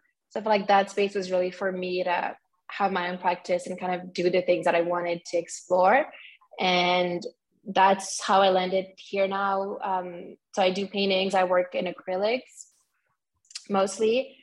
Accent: Senegal; also born or lived in Paris, France / South Africa; I'm originally from Senegal, Cape Verde, but I was born in Paris and I lived also in South Africa for a bit. So it's always I'm a bit from everywhere. But I'd say Senegal mostly is where home is.

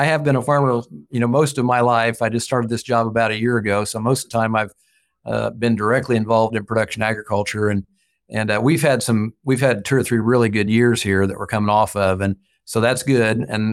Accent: Indiana, United States; partly because I'm from Boone County and we don't have hardly any dairies left in Boone County anymore.

